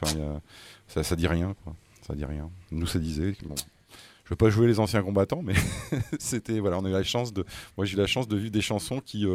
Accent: La Rochelle, Nouvelle-Aquitaine, France; born there; also born or lived in Nord-Pas-de-Calais; Nous, on vient du Nord-Pas-de-Calais, mais moi, je suis né dans une ZUP à La Rochelle.

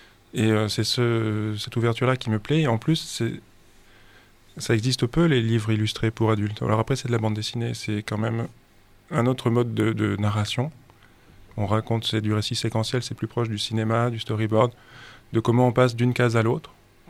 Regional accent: Provence-Alpes-Côte d'Azur, France; je viens des Hautes-Alpes, donc j'étais plus destiné à devenir garde forestier ou quelque chose comme ça

